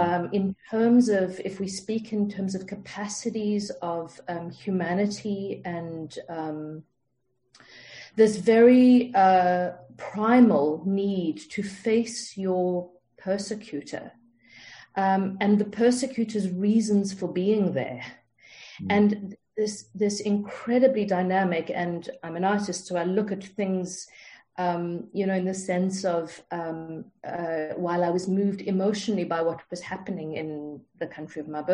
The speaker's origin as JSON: {"language": "English", "country": "South Africa", "tie": "born or raised there", "moved": "as an adult", "said": "I'm a director, born and raised in South Africa, left in my mid-30s. I'm back often with my family still in South Africa and to create there when I can."}